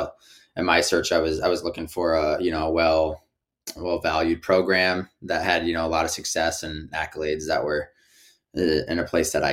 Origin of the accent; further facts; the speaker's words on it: Greeley, Colorado, United States; I grew up in Greeley. I was the only one of my family born there and raised.